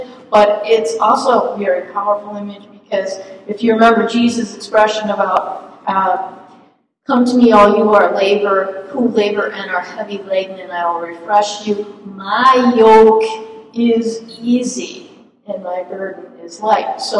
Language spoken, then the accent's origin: English; Chicago, Illinois, United States; I'm from Chicago. I think I knew this growing up without having read about Rome.